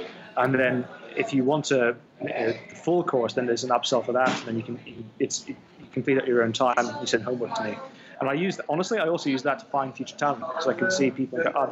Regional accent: Saudi Arabia; I grew up in Saudi Arabia. My parents were working out there.

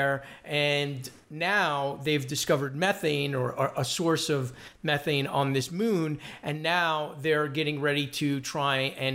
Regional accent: United States; being an American

